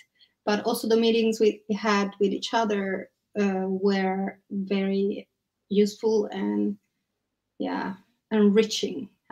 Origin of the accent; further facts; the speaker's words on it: Naples, Campania, Italy; I am originally from Italy, from Napoli.